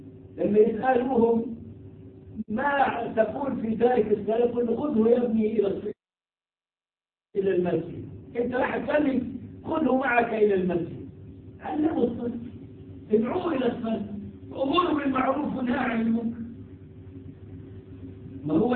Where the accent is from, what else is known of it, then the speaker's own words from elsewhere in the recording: Egypt; تلاقيهم لسه بيطبقوا اللي عملوه عندنا في مصر من 100 سنة